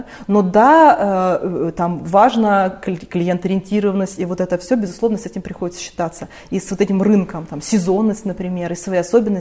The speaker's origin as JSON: {"language": "Russian", "town": "Novosibirsk", "region": "Novosibirsk Oblast", "country": "Russia", "said": "Видишь, я же из Новосибирска, у нас же шаманская земля, да."}